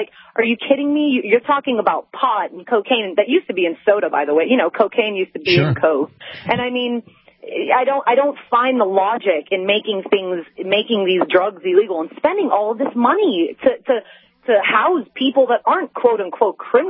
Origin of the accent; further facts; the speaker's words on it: Miami, Florida, United States; I mean, I grew up in Miami, Florida, so I got into drugs probably at like 10 or 11 years old.